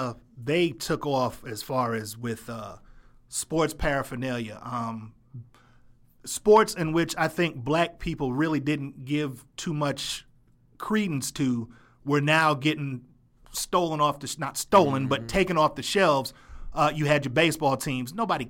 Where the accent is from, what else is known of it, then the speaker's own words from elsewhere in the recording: New York, United States; Now, mind you, I grew up in New York watching hockey.